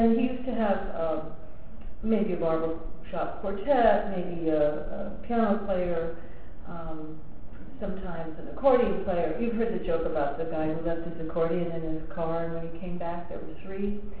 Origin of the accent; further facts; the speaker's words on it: Colorado, United States; moved away as an adult; now in New York City, United States; since I did leave Colorado when I was in my late early 20s. I left, and I moved from the Colorado Rockies to New York City, with a few stops in between.